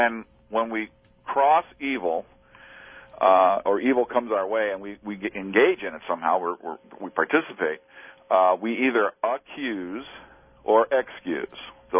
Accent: Cleveland, Ohio, United States; and I'm from Cleveland. I can't tell anybody that around here.

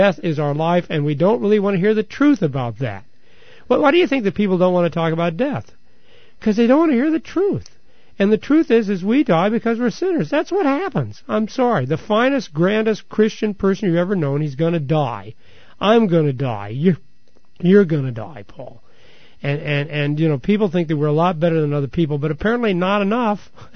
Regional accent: Independence, Missouri, United States; born there; I was born in Independence, Missouri. How could I be anything but a Democrat? Truman's hometown.

